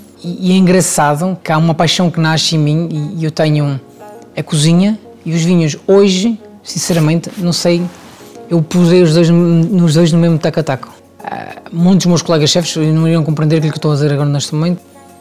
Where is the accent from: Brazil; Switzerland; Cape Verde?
Switzerland; now in Portugal; Eu venho da Suíça ainda muito jovem. Chego a Portugal